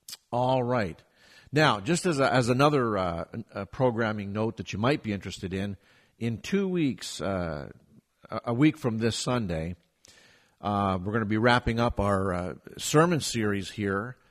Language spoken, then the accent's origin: English; Canada; now in United States; being a Canadian, of course, weather is very important to me. And I can tell you for certainty that it's going to be a miserable weekend here in Southwest Virginia